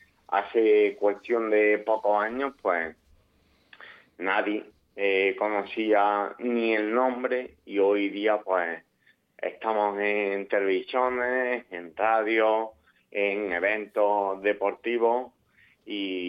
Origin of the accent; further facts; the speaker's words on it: Andalusia, Spain; Para mí siempre un 28 de febrero, como buen andaluz, es un día importante.